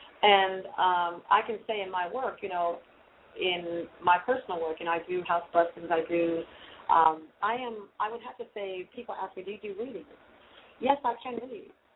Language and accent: English; Pohima, Ghana; I can say, I am from the Shawnee Santrofi in Pohima, Ghana, West Africa.